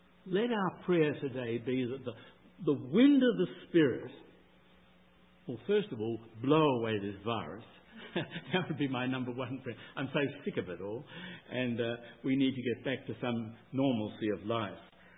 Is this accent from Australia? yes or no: yes; Australia; now in United States; I'm an Australian-American, so I inherit the racism of this country, but my God, there's plenty of racism in my own country.